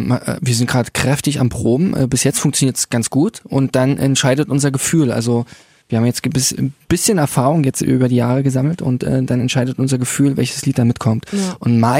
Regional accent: Bautzen, Saxony, Germany; wir kommen ja aus Bautzen, aus der Lausitz

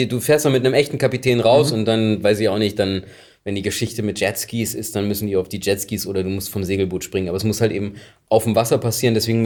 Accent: Germany; Gerade so als Friese.

